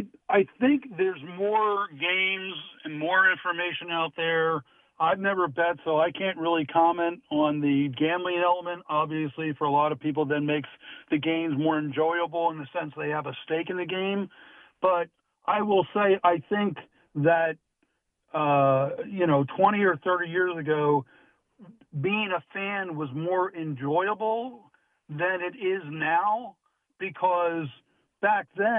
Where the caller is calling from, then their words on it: Hollidaysburg, Pennsylvania, United States; from Hollidaysburg.